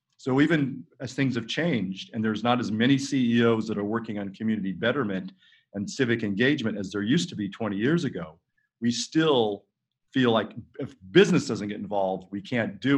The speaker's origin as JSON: {"language": "English", "region": "California", "country": "United States", "tie": "born or raised there", "said": "I grew up in California, but I know that."}